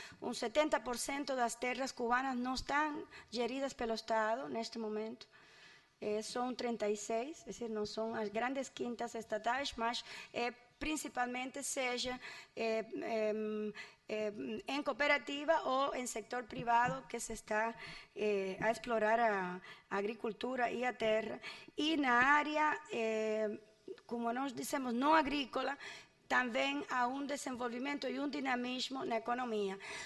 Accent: Cuba; Portuguese is a second language; Eu sou cubana, muitas pessoas que estão aqui já foram a Cuba.

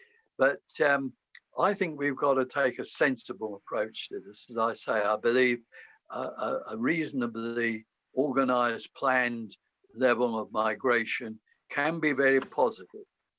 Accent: London, United Kingdom; as a Londoner, I regard myself as a European and a Londoner. My family had lived in London for over 200 years. And I live in a very diverse part of London where people of indigenous people like myself

